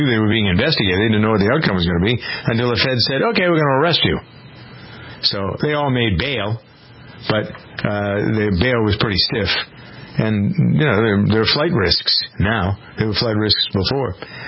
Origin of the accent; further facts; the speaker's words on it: Framingham, Massachusetts, United States; I got off because I knew what was going on in my hometown of Framingham.